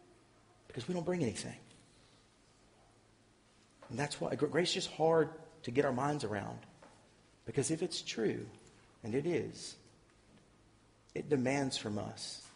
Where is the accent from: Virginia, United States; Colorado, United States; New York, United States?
Virginia, United States; You know, I grew up in Virginia, a Virginian of Virginians, to use Paul's language.